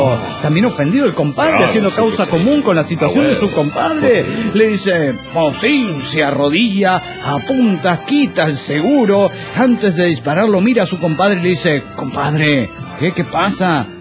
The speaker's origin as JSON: {"language": "Spanish", "town": "Zapopan", "region": "Jalisco", "country": "Mexico", "said": "de Zapopan, Jalisco, México."}